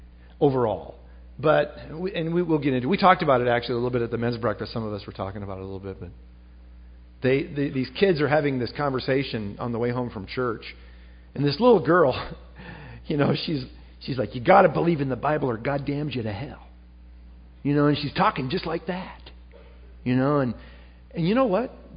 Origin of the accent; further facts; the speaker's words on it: Minnesota, United States; born there; if you ask me where I'm from, I'd say, "Well, I was born in Minnesota, I think."